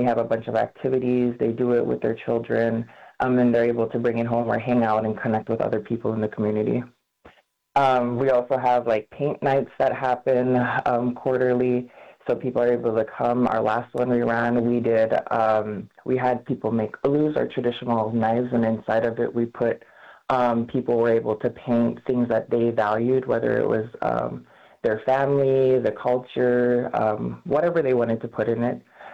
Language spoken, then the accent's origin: English; Utqiagvik, Alaska, United States; I'm just visiting Nome. I'm actually from Utqiagvik, Alaska.